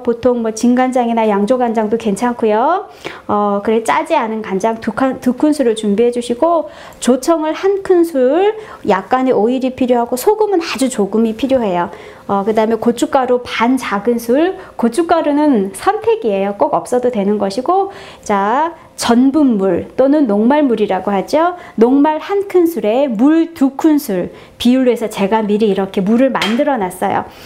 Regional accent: South Korea; 한식은 제가 한국 사람이고 이제 주로 이제 한식을 많이 하는데요

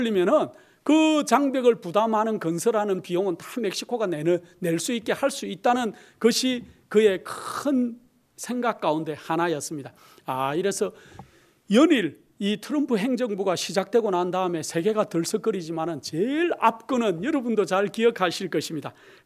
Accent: South Korea; now in United States; 혹시 우리 고국 한국에 계시는 분들은 피부로 덜 느껴지실지는 모르겠습니다. 그러나 저희는 이민자들이고 미국에 살고 있는 사람이기 때문에

